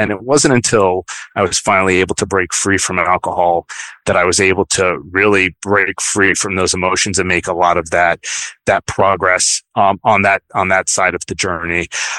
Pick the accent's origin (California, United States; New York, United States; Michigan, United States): New York, United States; New York City; now in Connecticut, United States; I grew up in the Bronx, New York, which is right outside of New York, and I work in the advertising industry.